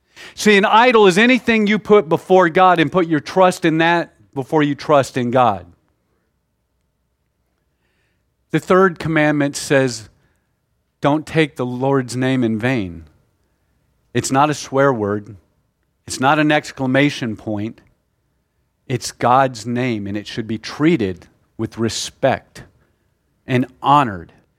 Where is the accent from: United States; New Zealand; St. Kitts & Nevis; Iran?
United States; the South; I'm from the South, so 95 sounds hot to me.